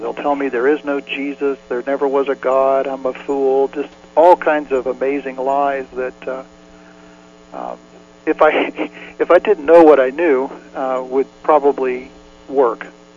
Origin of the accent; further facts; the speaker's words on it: Kansas, United States; now he's from Oklahoma and I'm from Kansas, so we tend to speak similar language.